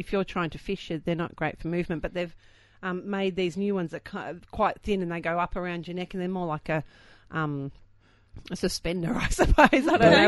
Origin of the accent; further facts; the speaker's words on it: Australia; I grew up on the Murray and we were brought up to look for all the dangers.